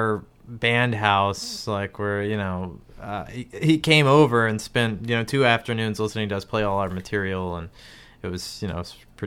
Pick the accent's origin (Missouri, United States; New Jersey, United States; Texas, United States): Texas, United States; We're both Texans, but he's from